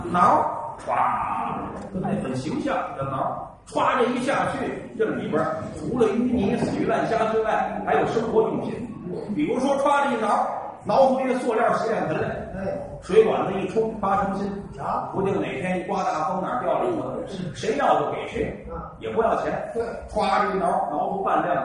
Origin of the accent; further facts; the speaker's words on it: Tianjin, China; 你看，还是那句话，我是天津人，天津有一海河